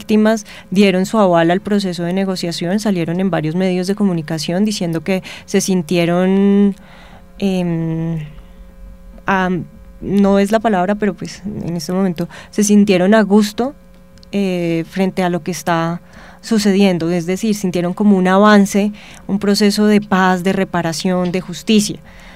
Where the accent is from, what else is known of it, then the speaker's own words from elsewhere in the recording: Colombia; Hay que entender como ciudadanos o como colombianos, que nosotros siempre hemos visto o vemos el conflicto en todos los ámbitos.